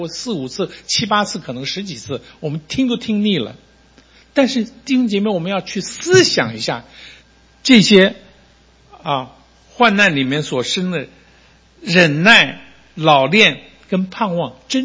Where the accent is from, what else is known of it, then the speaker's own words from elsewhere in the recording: Taiwan; 我告诉你，我们小的时候，我是台湾长大啊，台湾长大的